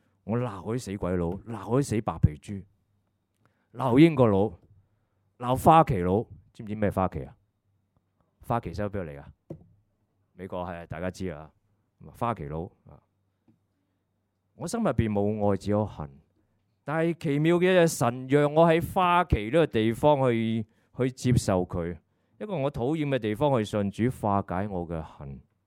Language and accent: Chinese; China; 我是一个中国人，我 以中国人为荣啊。